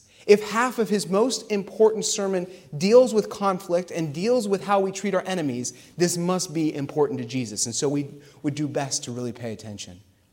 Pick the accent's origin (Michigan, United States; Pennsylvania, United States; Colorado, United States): Pennsylvania, United States; Pittsburgh; Like I said, I'm from Pittsburgh, right?